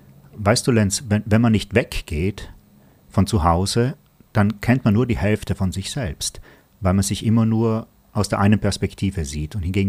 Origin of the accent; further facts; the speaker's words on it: Trentino-Alto Adige, Italy; Ja, man denkt sich als Südtiroler allgemein